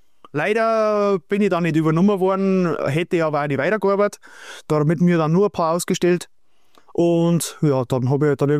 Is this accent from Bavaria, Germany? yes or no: yes; Schönau am Königssee, Bavaria, Germany; Nein, ich bin Schönauer, also geborener Schönauer. Genau, geboren, aufgewachsen in der Schönau. Also Schönau am Königssee heißt es ja heutzutage.